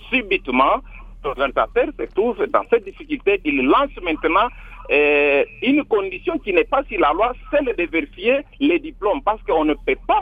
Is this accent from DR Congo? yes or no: yes; Lubumbashi, Haut-Katanga, DR Congo; now in Kinshasa, DR Congo; je suis présentement à Kinshasa, je suis venu de Lubumbashi.